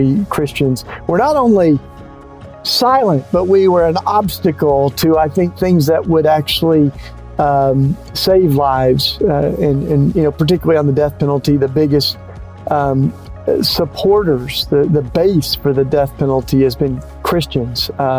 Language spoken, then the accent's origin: English; Tennessee, United States; I grew up in Tennessee and fell in love with Jesus in the Bible Belt